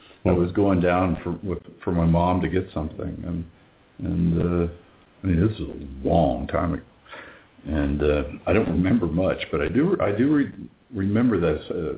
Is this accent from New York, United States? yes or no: no; Indiana, United States; I grew up in Indiana, and in a small, it's a lot smaller now